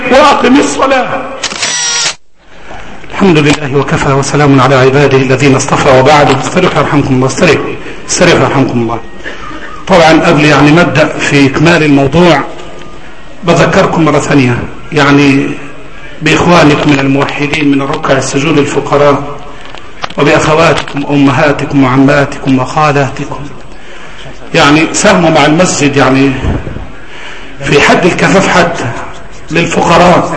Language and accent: Arabic; Egypt; اللهم احفظ بلدنا مصر